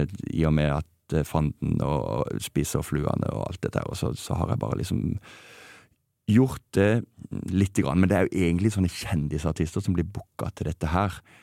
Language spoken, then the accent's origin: Norwegian; Vennesla, Agder, Norway; for jeg kommer fra Vennesla, det ingen fra Vennesla som mister bakkekontakten noen gang